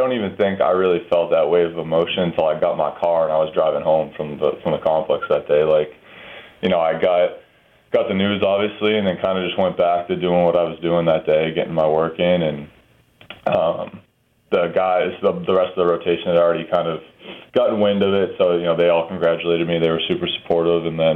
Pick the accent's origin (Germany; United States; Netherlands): United States; Massachusetts; like I grew up outside of Boston.